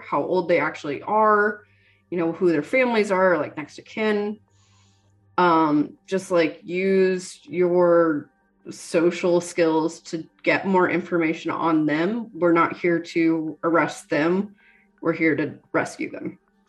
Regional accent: Canada; I'm Canadian, dual citizen.

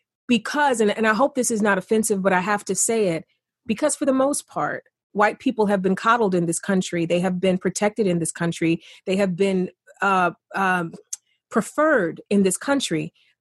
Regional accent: East Cleveland, Ohio, United States; I grew up in East Cleveland. I'm a poor kid, single family home. Single parent home.

